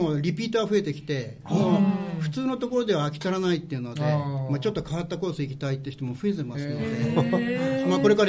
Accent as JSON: {"language": "Japanese", "region": "Aichi", "country": "Japan", "also_born_or_lived": "Yamagata", "accent": "Mikawa dialect", "said": "ただしあの僕は三河弁、"}